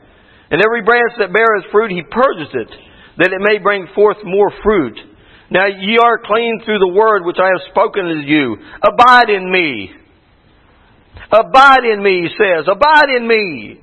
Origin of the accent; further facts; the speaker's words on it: Webster Springs, West Virginia, United States; I had this dream, and in my dream, we was in my hometown of Webster Springs, and in Webster Springs they used to have a wood chopping day parade